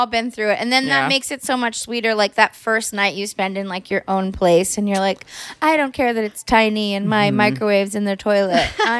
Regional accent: United Kingdom; now in Los Angeles, United States; I'm British and I live in LA.

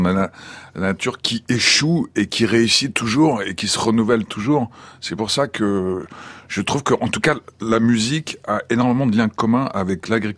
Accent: Paris, Île-de-France, France; malheureusement, je suis parisien, triste parisien

